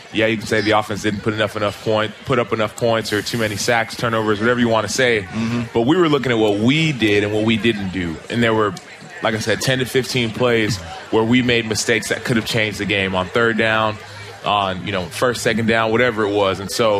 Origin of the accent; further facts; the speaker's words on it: Dallas, Texas, United States; If you're from there, like I'm from Dallas and we're playing the Cowboys, I gotta win.